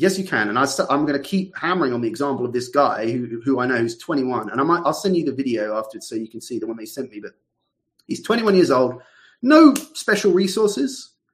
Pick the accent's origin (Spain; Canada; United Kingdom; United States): United Kingdom; South East England; I came from England. I grew up in Surrey, in southeast England. I went to a grammar school there and everything.